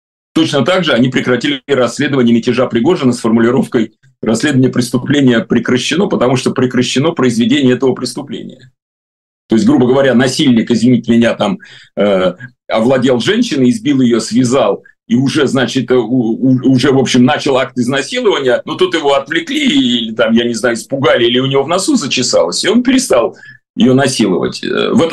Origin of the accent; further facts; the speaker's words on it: Saint Petersburg, Russia; я вроде питерский, и все думал, что я так хорошо знаю свой город.